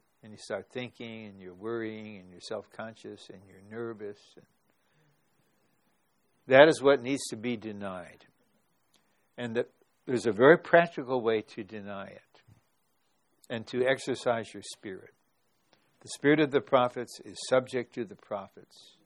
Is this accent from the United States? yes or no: yes; United States; no thought that I'm an American, that I'm a white man, that I'm of Northern European descent, that I'm from a blue-collar family.